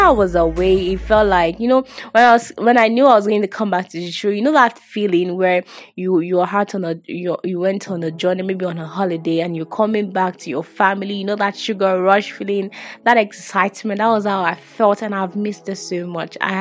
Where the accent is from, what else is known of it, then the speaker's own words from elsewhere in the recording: Nigeria; In case you don't know, I'm Nigerian.